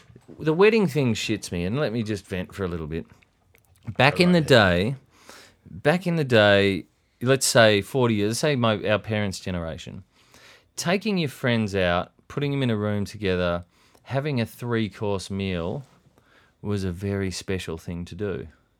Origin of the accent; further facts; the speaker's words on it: Melbourne, Victoria, Australia; just because we grew up in Melbourne in Australia in the, you know, 80s to noughties.